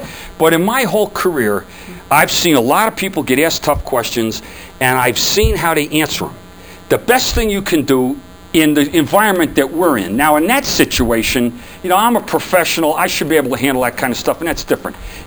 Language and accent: English; New Jersey, United States; and I'm from Jersey, so don't be looking at me.